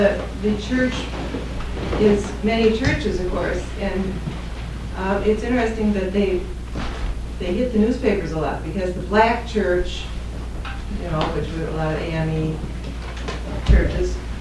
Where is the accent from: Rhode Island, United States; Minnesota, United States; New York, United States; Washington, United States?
Minnesota, United States; Moorhead; But when I think back and growing up in Moorhead, Minnesota, where practically all the churches were Lutheran, you know, different kinds of Lutherans, some Swedish, some Norwegian, and some Danish, the odd German one here and there.